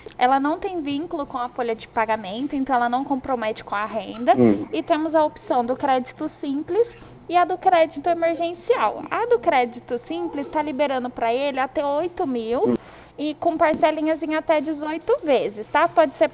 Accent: Ribeirão Preto, São Paulo, Brazil; a gente é daqui de Ribeirão Preto.

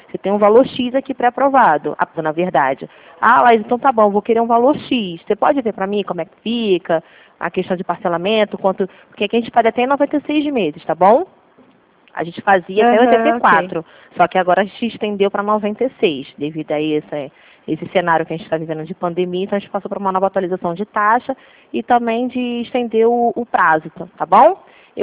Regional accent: Rio de Janeiro, Brazil; Eita, da Suíça? Jesus, não sou da Suíça não, sou do Rio.

